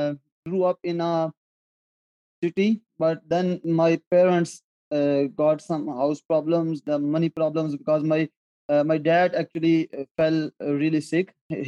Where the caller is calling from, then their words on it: Jhelum, Punjab, Pakistan; English is a second language; I'm from Punjab right now. Punjab is a continent, and I live in Jhelum city.